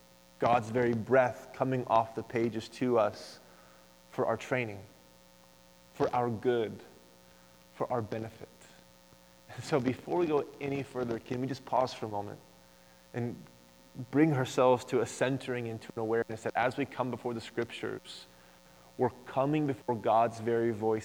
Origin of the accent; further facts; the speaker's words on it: Tulsa, Oklahoma, United States; Now, I grew up in Tulsa, Oklahoma, went to Oral Roberts University, and when you grow up in Oklahoma on the weekends, there isn't a lot going on.